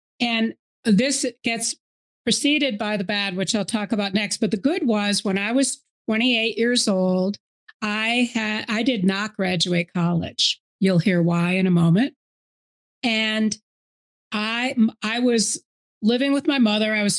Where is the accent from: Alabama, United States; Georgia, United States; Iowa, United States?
Iowa, United States; I grew up in Iowa, very sheltered little Jewish princess.